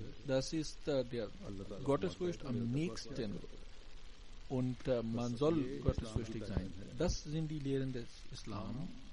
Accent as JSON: {"language": "German", "country": "Pakistan", "said": "obwohl man als Pakistaner sich dafür doch schämt. Aber das ganze Land wird auch noch in Verruf gebracht"}